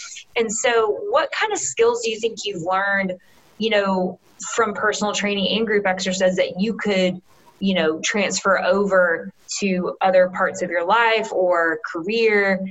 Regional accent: the South, United States; Like Ashley may say something different than I do, being a Southerner.

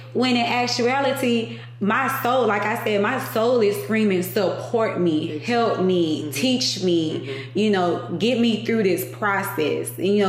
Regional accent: Baton Rouge, Louisiana, United States; you know, I grew up in Baton Rouge.

